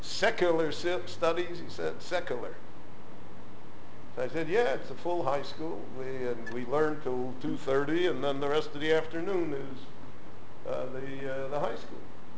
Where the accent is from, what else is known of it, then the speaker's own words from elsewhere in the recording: Chicago, Illinois, United States; And I'm from Chicago. I don't know anything about this